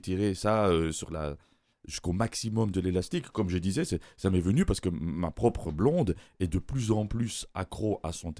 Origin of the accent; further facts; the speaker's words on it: Belgium; Je suis belge.